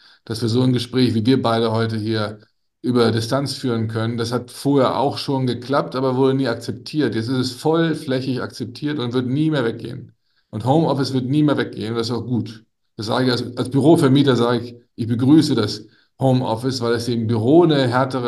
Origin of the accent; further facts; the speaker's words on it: Nuremberg, Bavaria, Germany; Als Nürnberger bin ich nur zugereist.